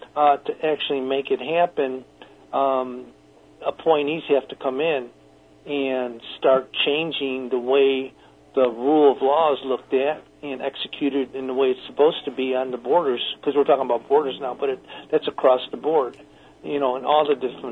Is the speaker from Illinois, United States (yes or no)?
yes; Chicago, Illinois, United States; because I'm from Chicago, and I think we mentioned this earlier, the kids on the south side or on the west side in Austin, they're suffering terribly.